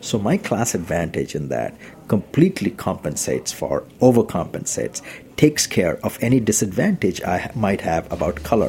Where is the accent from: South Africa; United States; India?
India; I didn't know anything about yoga, even though I'm Indian. But I think my being Indian was at least one compelling reason I got that job